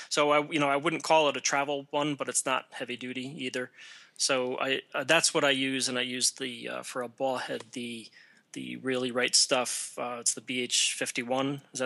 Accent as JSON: {"language": "English", "region": "Connecticut", "country": "United States", "tie": "born or raised there", "said": "I grew up in Connecticut, so that was the one that was easiest for me to get to."}